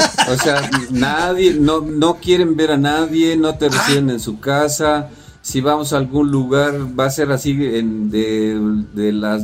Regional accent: Guadalajara, Jalisco, Mexico; tengo que decir casi siempre que soy de Guadalajara. Que yo nací en Guadalajara porque si no ya me empiezan a maltratar por chilango.

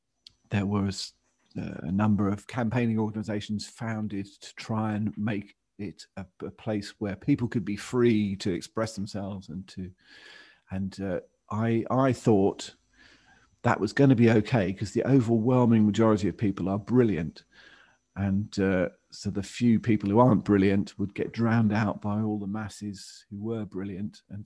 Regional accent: United Kingdom; what I'm not about is I'm British and I'm proud of that. I'm proud of Britain. It's a wonderful place, Britain.

